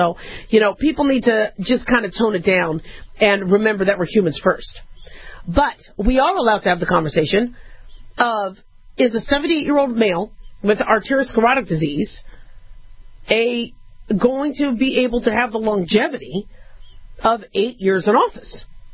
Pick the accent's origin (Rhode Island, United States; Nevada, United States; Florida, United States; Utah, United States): Nevada, United States; Las Vegas; after having a heart procedure for a blocked artery in my hometown, Las Vegas, Nevada.